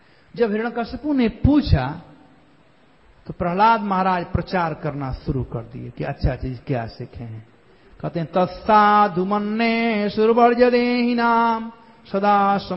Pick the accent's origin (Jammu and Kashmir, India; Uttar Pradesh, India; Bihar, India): Bihar, India; कहा जाता है हमारे यहां बिहार में पेट पोछवा